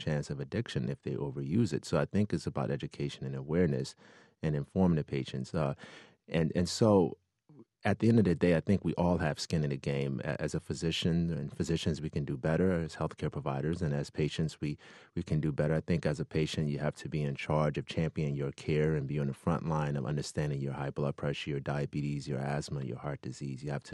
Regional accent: Newark, New Jersey, United States; Growing up in Newark, I was bombarded with people who carried guns, who sold drugs.

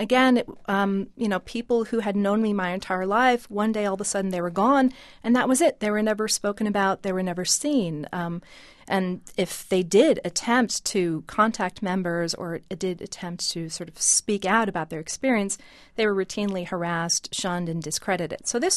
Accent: Connecticut, United States; born there; I was born in Connecticut.

